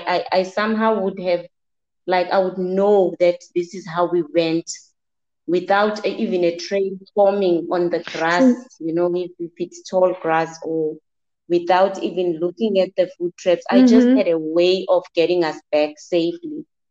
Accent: Newcastle, KwaZulu-Natal, South Africa; born there; now in Pietermaritzburg, South Africa; By birth, I'm from Newcastle, a small town in the northern Natal, but I live and work in Pietermaritzburg. I'm middle-aged, unmarried, no children.

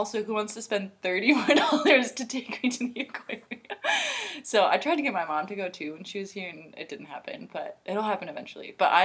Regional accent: Colorado, United States; now in Twin Cities, United States; I am 25 years old. I'm originally from Colorado and now live here in the Twin Cities.

